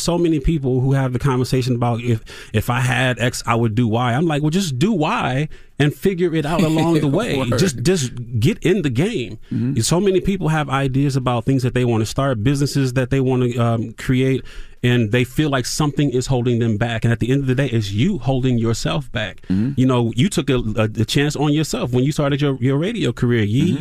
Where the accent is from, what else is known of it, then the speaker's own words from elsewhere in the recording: Toledo, Ohio, United States; Oh, the radio, because I'm from Toledo, Ohio, you mm-hmm. know